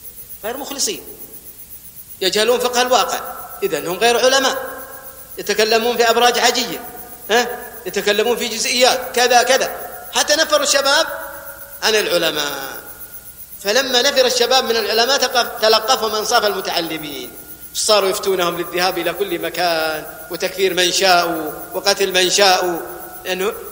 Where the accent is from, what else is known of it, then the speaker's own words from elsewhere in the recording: Saudi Arabia; نستغرب في بلادنا السعوديه كيف يقومون بالتفجير الذي سمعتموه وشاهدتموه